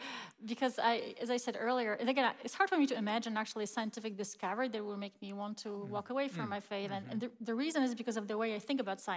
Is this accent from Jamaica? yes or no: no; Poland; moved away as an adult; now in United States; I grew up in Poland, and I was raised in a Christian faith.